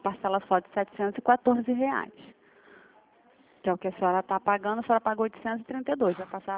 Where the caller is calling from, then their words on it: Rio de Janeiro, Brazil; Eu falo aqui do centro do Rio